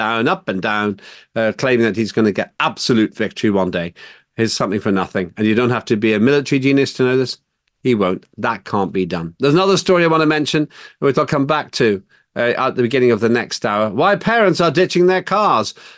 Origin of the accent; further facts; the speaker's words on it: Northern Ireland, United Kingdom; I grew up in Northern Ireland.